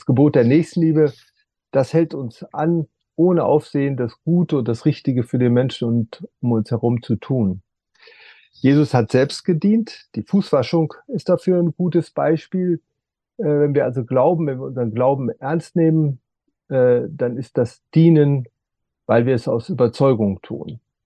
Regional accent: North Rhine-Westphalia, Germany; Ich bin Westfale.

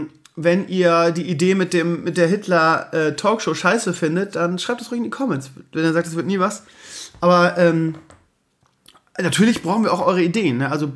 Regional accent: Schleswig-Holstein, Germany; also bei uns in Schleswig-Holstein wären 3 Wochen davon sowieso Osterferien gewesen.

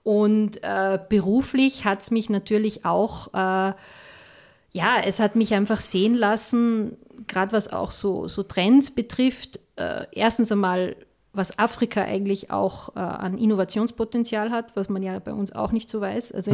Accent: Austria; ja, ich bin eine Österreicherin, ich lebe gerne hier, ich bin gerne wieder

